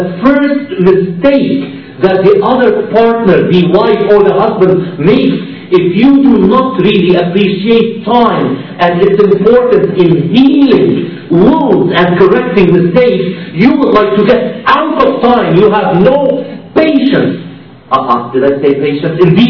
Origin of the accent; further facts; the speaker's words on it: Lebanon; moved away as an adult; now in Canada; I am raising my family in Canada. I was raised in Lebanon until I was 19 years old